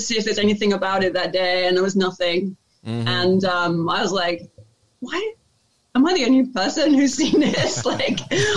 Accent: London, United Kingdom; born there; I'm British Italian. Yes. I'm born in London, England.

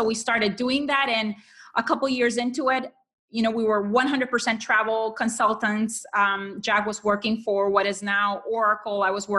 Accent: Honduras; now in United States; I'm originally from Honduras. Steve and I came here into the U.S. in 1995.

